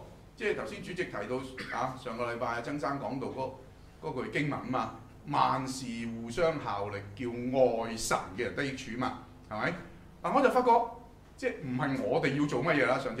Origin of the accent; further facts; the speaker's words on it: China; 我哋中國人咧成日都怕